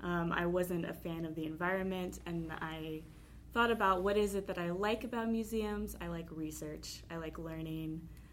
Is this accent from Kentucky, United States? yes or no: no; Houston, Texas, United States; Well, I grew up in Texas, Houston specifically, and I went to the University of Texas as my undergraduate and then again as my graduate.